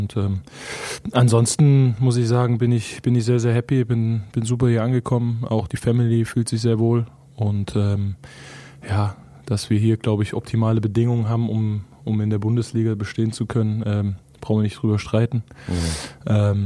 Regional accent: Lampertheim, Hesse, Germany; also born or lived in Heppenheim; Ich bin in Heppenheim geboren und ich glaube, ich bin da aber auch nur reingefahren zur Geburt und dann sofort wieder rausgefahren. Weil ich bin dann in Lampertheim aufgewachsen.

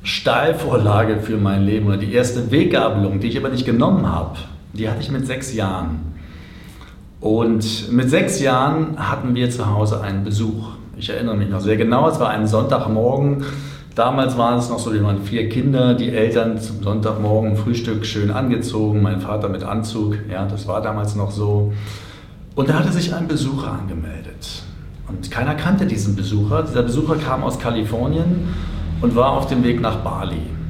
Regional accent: Berlin, Germany; ich bin als Kind in Berlin groß geworden, 2 Kilometer von der Mauer entfernt.

